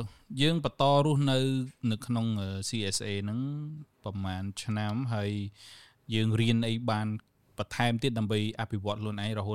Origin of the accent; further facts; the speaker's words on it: Siem Reap, Cambodia; ខ្ញុំមកពីសៀមរាបដែរ